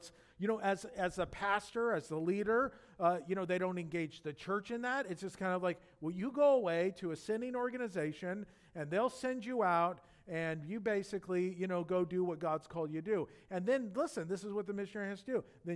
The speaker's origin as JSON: {"language": "English", "town": "Yorba Linda", "region": "California", "country": "United States", "tie": "born or raised there", "said": "I was born and raised in Yorba Linda. I mean, I've been here. I've never been a missionary. I'm not a missionary. People are like, well, you're a missionary. No, I'm not. I'm a Christian that lives in Orange County my whole life."}